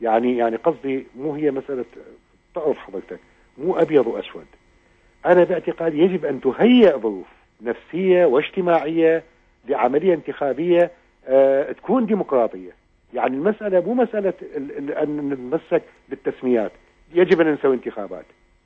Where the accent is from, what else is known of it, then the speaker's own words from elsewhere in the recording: Iraq; وبالنتيجة نحن نحتاج كعراقيين جميعا، نحتاج كعراقيين إلى فترة سميتها في وقتها فترة نقاهة